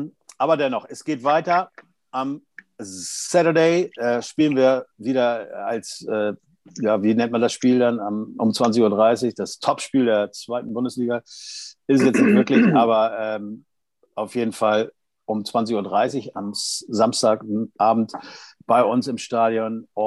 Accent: Hamburg, Germany; ich weiß nicht, hier als Hamburger, da geht man zum Osterfeuer

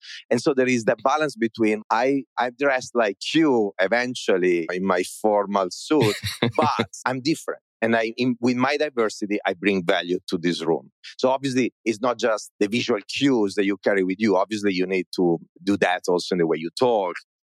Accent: Italy; English is a second language; I'm Italian, as you can hear from my super heavy accent.

